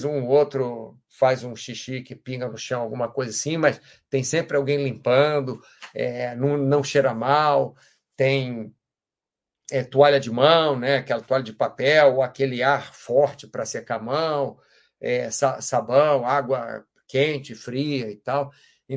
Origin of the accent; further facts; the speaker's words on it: Rio de Janeiro, Brazil; eu, como bom brasileiro, principalmente do Rio de Janeiro, aquele calor miserável